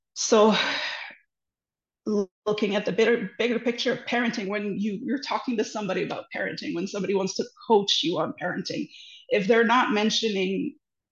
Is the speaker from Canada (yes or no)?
yes; Canada; I am a Canadian, I'm from Canada